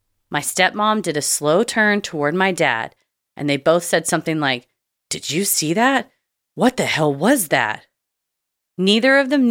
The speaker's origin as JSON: {"language": "English", "region": "Tennessee", "country": "United States", "said": "I mean, I'm from Tennessee."}